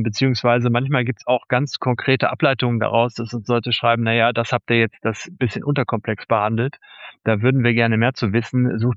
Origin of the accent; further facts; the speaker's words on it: West Germany, Germany; born there; einen gebürtigen Westdeutschen, der in Teilen ostsozialisiert ist, nämlich mich